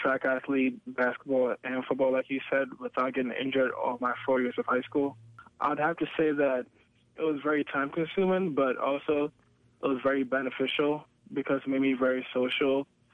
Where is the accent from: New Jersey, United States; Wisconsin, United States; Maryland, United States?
Maryland, United States; Gaithersburg; also born or lived in Ghana; I was born in Ghana, Africa, West Africa. Stayed there until I was about six, came to the United States, and then moved to Gaithersburg, Maryland, and then later to Rockville, Maryland